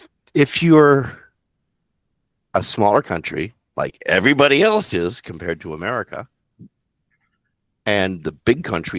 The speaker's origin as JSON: {"language": "English", "country": "Canada", "said": "And I'm speaking as a Canadian."}